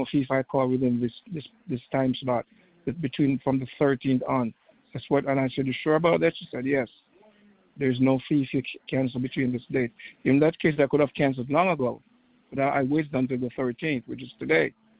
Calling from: East Hartford, Connecticut, United States; I'm calling from Connecticut, and I want to cancel.

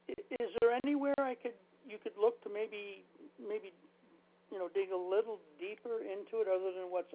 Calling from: Andover, Minnesota, United States; I'm calling from Andover, Minnesota.

